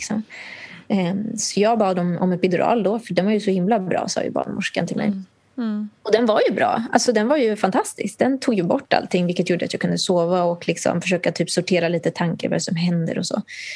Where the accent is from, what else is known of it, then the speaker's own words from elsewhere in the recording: Nicaragua; Swedish is a second language; där jag kommer ifrån i Nicaragua